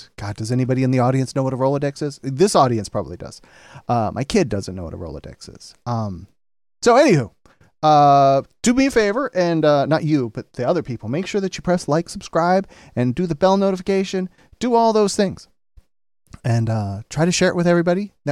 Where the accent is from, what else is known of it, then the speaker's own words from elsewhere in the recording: Alabama, United States; I then moved to Alabama back to my hometown, and all was fine until I got arrested.